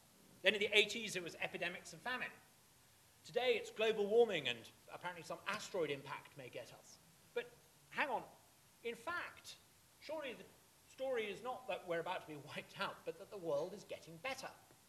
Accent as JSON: {"language": "English", "country": "Uganda", "tie": "born or raised there", "said": "I grew up in Uganda. When I was growing up in Uganda in the 1980s"}